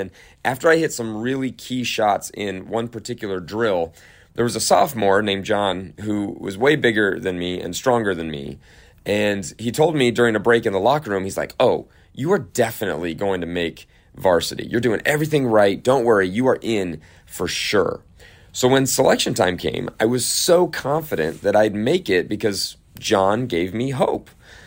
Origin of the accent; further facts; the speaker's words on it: Cleveland, Ohio, United States; So growing up in Cleveland, Ohio, basketball was super competitive